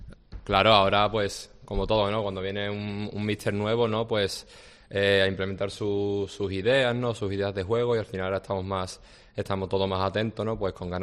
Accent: Seville, Andalusia, Spain; Somos de aquí de Sevilla, ¿no? De Andalucía, y la verdad que esto es una maravilla.

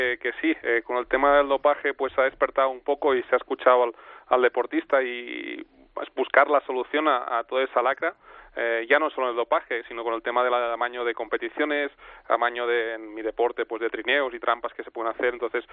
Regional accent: Catalonia, Spain; como catalán y español que me siento

